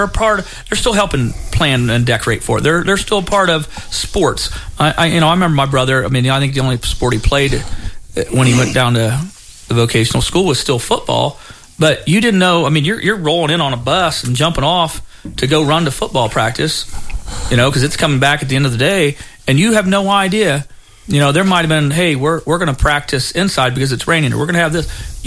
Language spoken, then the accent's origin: English; Waynesfield, Ohio, United States; My brother, I grew up in Waynesfield, Ohio, kind of on the other side of Walpock.